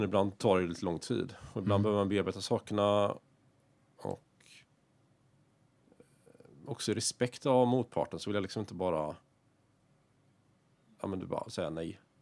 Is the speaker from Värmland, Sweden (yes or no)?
yes; Värmland, Sweden; Jag känner mig som värmlänning. Men av någon anledning så har varken jag eller mina bröder fått en värmländsk dialekt.